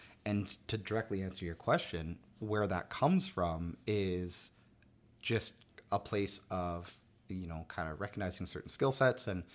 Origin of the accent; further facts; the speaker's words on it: Germany; moved away; I came from Germany.